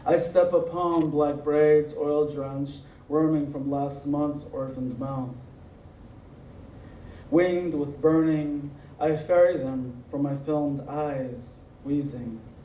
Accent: Arizona, United States; And I'm from the Navajo Reservation in northern Arizona, so I'm pleased to be here.

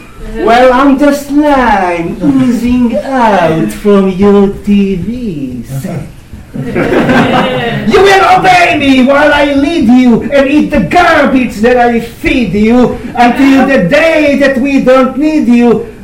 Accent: Israel; When I was 18 years old, I grew up in Israel

